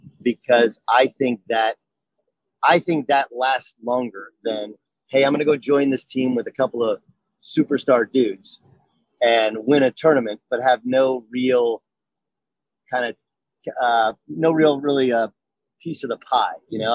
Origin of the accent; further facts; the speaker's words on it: Orange, California, United States; Like I grew up in Orange, California, Barrio El Medina.